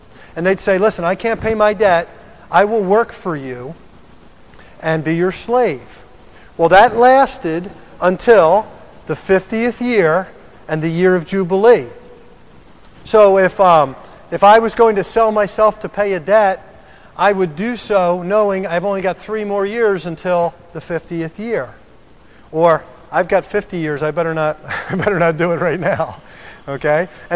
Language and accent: English; Philadelphia, Pennsylvania, United States; Now, I grew up in Philadelphia, and I remember seeing the Liberty Bell as a kid.